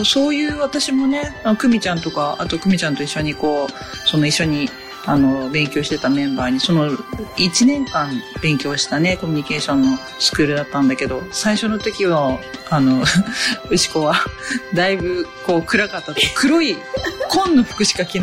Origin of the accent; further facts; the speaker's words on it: Kurume, Fukuoka, Japan; 今またその地元の久留米のお友達でね